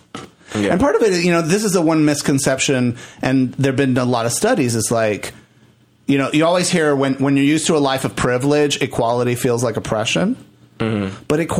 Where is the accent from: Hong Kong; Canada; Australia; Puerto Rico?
Puerto Rico; You know, I come from Puerto Rico. I've seen that already.